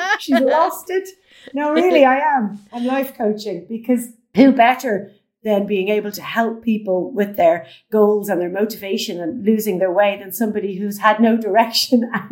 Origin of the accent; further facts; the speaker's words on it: Ireland; now in Spain; Okay, well, I'm Irish, but I live in Spain. I've been here 20 years